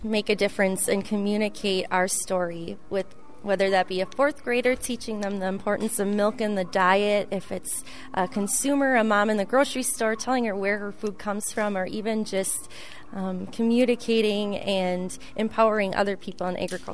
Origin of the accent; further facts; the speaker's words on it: Fond du Lac, Wisconsin, United States; Well, I am originally hail from Fond du Lac, right down the road from where we are right now in Calumet County